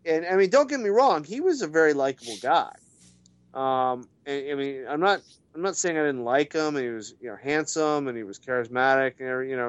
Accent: United States; I mean, you know my background. I grew up in Washington.

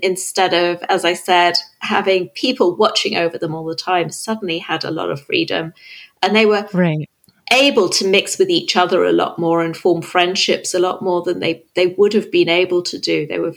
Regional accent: London, United Kingdom; now in England, United Kingdom; When I was growing up I grew up in South London, like the border between South London and the countryside.

